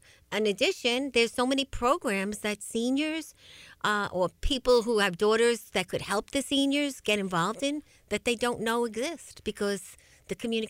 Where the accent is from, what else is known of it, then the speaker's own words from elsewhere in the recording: New York, United States; no, we're the Long Island Breakfast Club, because we're people from Long Island. We want to stay on Long Island.